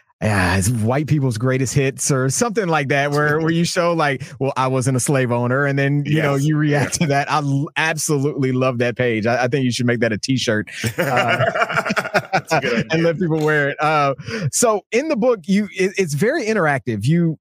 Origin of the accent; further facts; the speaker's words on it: Georgia, United States; now in Nashville, United States; Yeah, I'm in Nashville, Tennessee, and I grew up in Georgia